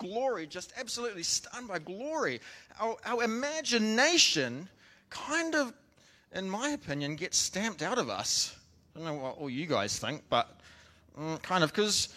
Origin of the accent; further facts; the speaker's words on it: New Zealand; I'm from New Zealand, bush, whatever, you know, that's not that special.